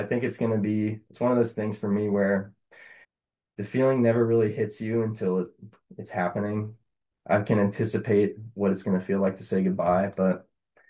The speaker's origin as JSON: {"language": "English", "region": "Texas", "country": "United States", "said": "the winter was tough on me as a Texan, Texas boy."}